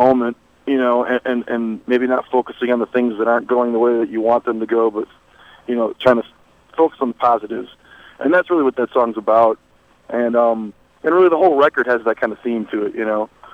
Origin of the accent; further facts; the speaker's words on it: Chicago, Illinois, United States; now in Bloomington, United States; My brother plays bass, and him and I grew up near the city of Chicago. But we like living down in Bloomington.